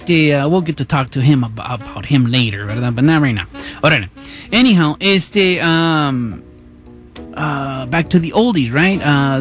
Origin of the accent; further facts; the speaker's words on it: United States; And growing up in America, well, you're always listening to English stuff, right?